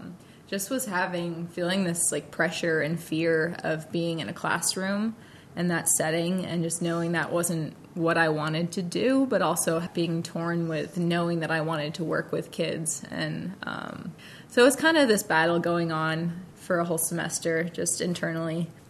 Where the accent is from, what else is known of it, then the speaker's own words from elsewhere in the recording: New Hampshire, United States; So I grew up, born and raised in New Hampshire, up in the north, and then I went to college at Eastern Nazarene College outside of Boston